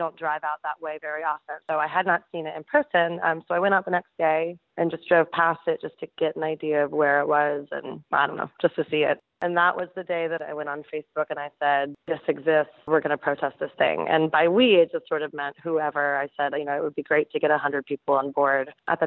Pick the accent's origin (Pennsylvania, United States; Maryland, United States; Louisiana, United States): Pennsylvania, United States; now in Winston-Salem, United States; I moved from Pennsylvania and other cities up north. I grew up in Pennsylvania, in western Pennsylvania.